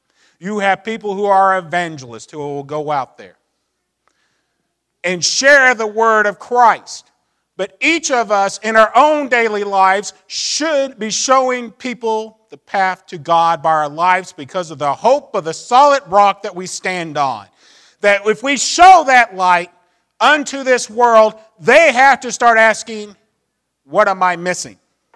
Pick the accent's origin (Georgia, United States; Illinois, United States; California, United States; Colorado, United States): Georgia, United States; Marietta; I'm from Atlanta or Marietta, Georgia.